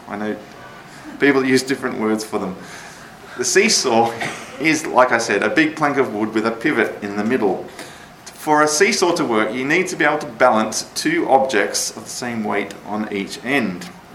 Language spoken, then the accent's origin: English; Australia; But when I was growing up in Australia, it was like there was no health and safety whatsoever.